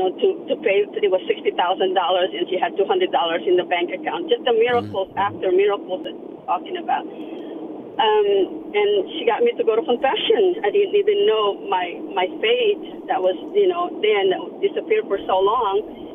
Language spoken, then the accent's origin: English; Philippines; Yes. I'm born Catholic because I'm Filipino, first of all.